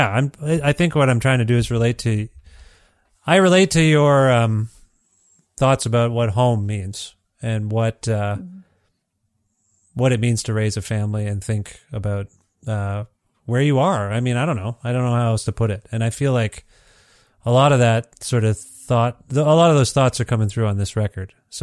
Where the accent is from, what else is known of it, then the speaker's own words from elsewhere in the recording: Ontario, Canada; I'm from Ontario and was pretty, pretty well ensconced in a town called Guelph, Ontario, which is like a college town.